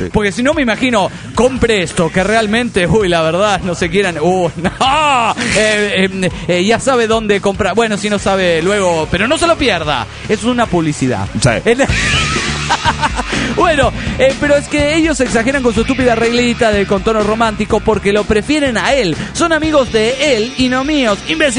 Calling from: Bogotá, Bogotá Capital District, Colombia; de Bogotá, Colombia.

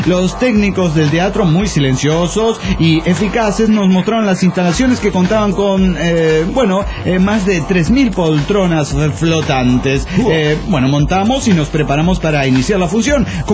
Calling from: Montreal, Quebec, Canada; desde Montreal, Canadian.

